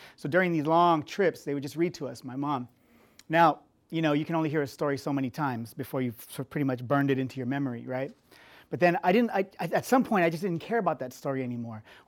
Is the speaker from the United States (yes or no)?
yes; Fresno, California, United States; also born or lived in Visalia; My parents were migrant farm workers. I grew up in Fresno, California. I grew up in Tulare County, also in the town of Visalia, California.